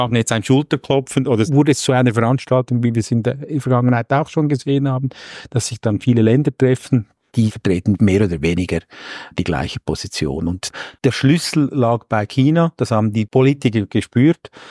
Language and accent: German; Switzerland; das sage ich jetzt als Schweizer und als Anhänger der klassischen schweizerischen Neutralität